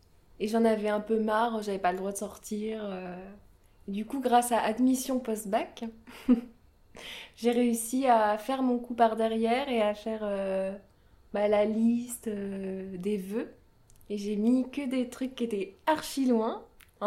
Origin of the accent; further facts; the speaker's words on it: Orléans, Centre-Val de Loire, France; moved away; J'ai 22 ans. Je viens d'Orléans. Et je suis partie de ma ville natale pour faire mes études en art du spectacle.